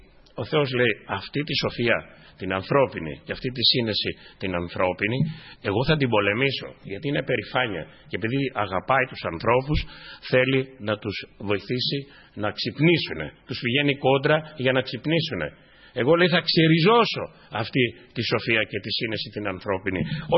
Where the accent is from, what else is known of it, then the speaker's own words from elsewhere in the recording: Polydendri, Greece; Εκεί στο χωριό μου ήταν ένα μικρό χωριό 500 κατοίκων, είναι το Πολυδέντρη.